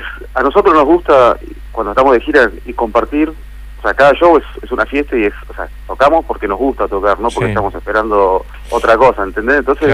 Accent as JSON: {"language": "Spanish", "region": "Buenos Aires", "country": "Argentina", "said": "nosotros somos de Capital"}